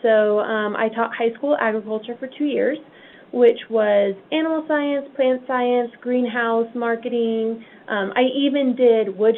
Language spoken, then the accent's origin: English; Missouri, United States; I came from Missouri. I lived on a farm, and I was a small town. Actually, I grew up like right in the middle of town, but we moved out to the country when I was in high school.